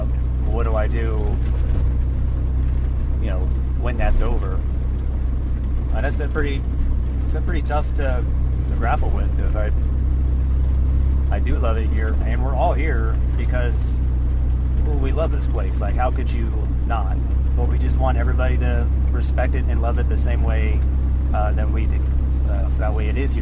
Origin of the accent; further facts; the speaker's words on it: Columbus, Ohio, United States; I'm from Columbus, Ohio, originally. Went to Ohio State University